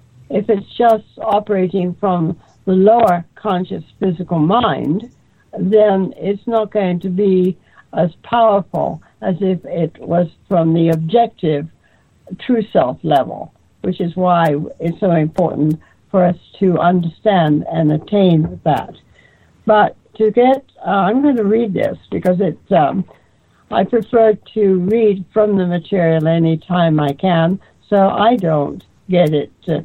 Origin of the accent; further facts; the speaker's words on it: Arizona, United States; Well, I'm in a state of confusion right now, but Arizona. I'm from